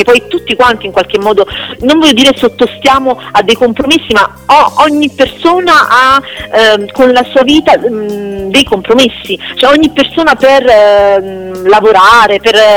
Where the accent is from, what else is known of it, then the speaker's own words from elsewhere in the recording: Naples, Campania, Italy; io ho ambientato la storia a Napoli perché sono napoletana